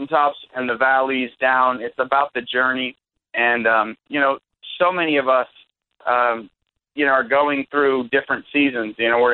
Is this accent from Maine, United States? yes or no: yes; Bar Harbor, Maine, United States; now I'm from Acadia National Park area in Bar Harbor, Maine.